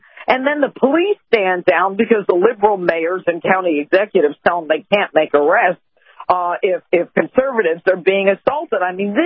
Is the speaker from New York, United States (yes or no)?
yes; New York, United States; as a New Yorker, I think that adds a little more, to my shield.